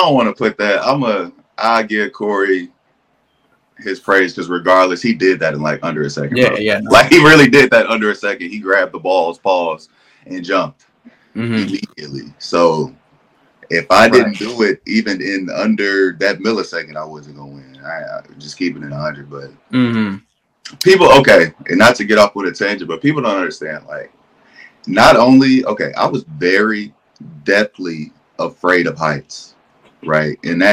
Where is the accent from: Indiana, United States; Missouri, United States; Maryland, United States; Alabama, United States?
Indiana, United States; So like I'm from Indiana. So if you're from Indiana, the first thing you know is play basketball.